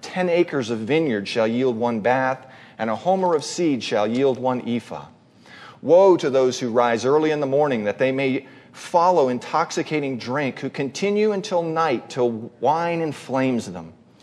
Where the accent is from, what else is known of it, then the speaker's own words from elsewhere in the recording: Prescott, Arizona, United States; I'm from Prescott. I'm a Presbyterian.